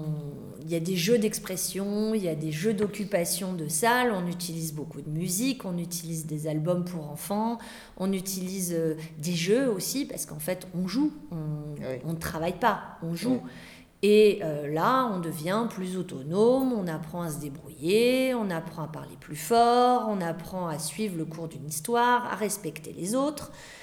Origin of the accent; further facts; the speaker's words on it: Grand Est, France; puisque moi je viens de Champagne-Ardenne, ça me manquait énormément.